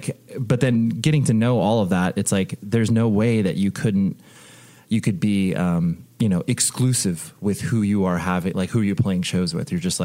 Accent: Las Vegas, Nevada, United States; now in Southern California, United States; hey, I play in a band in Southern California and I got these and I'm from Vegas and I really like you guys.

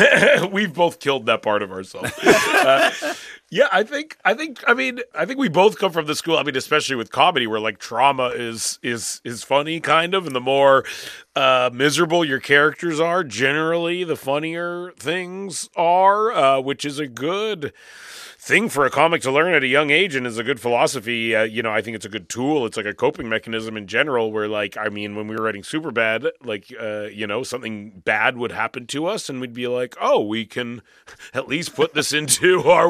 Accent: Canada; because we're Canadian, so we both grew up in places where like you are watching American culture.

